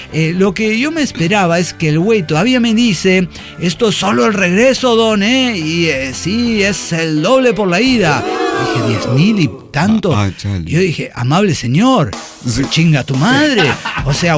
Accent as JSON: {"language": "Spanish", "region": "Chihuahua", "country": "Mexico", "said": "Cállese, claro, yo soy de Chihuahua, señora."}